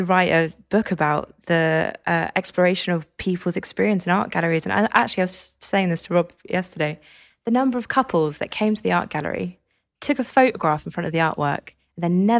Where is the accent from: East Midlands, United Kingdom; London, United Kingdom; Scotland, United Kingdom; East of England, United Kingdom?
East of England, United Kingdom; Cambridge; I grew up in Cambridge.